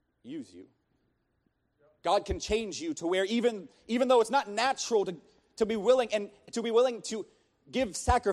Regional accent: Pennsylvania, United States; now in Ohio, United States; I'm from Pennsylvania. And it just makes me laugh so much. Because when I was in Pennsylvania, you know what we would say?

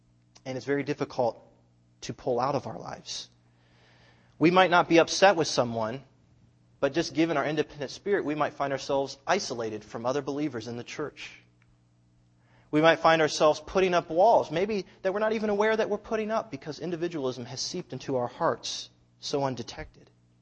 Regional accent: United States; Why? Because I'm an American.

